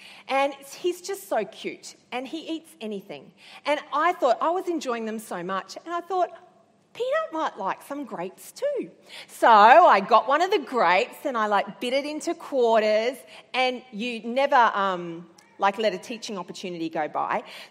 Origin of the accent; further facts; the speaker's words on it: Sydney, New South Wales, Australia; Come from Sydney, and I'm a Queenslander at heart.